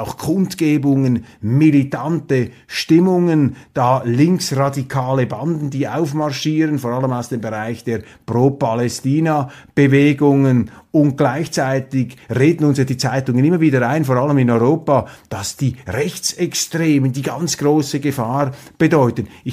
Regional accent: Switzerland; Und da runzelt man als Schweizer die Stirn.

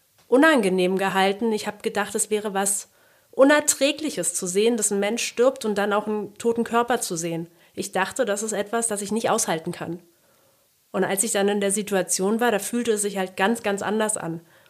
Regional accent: Berlin, Germany; Ich komme aus Berlin.

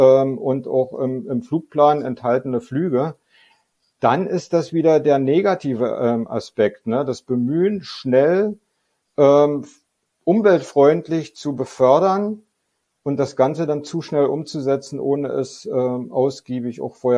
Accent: East Germany, Germany; Ich bin im Osten groß geworden. Ich habe lange in dem Bereich gearbeitet, in der Verwaltung bei Interflug, wo die Werft war

